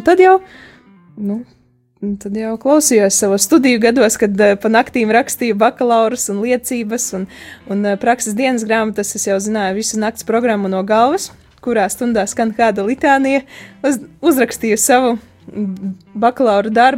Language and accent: Latvian; Eglaine, Augšdaugava Municipality, Latvia; To es pavadīju Ilukstas novada Eglainas pagasta strēlniekos, jeb tā ir tāda vieta starp Eglaini un Subati, un tur es pavadīju savu bērnību, savas pusaudžu gadus, tad es mācījos Bebrenes vidusskolā, un tikai pēc tam es nonācu Daugavpilī